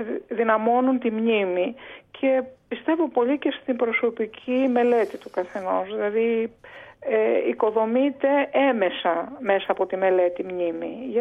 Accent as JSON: {"language": "Greek", "town": "Amaliada", "region": "Western Greece", "country": "Greece", "tie": "born or raised there"}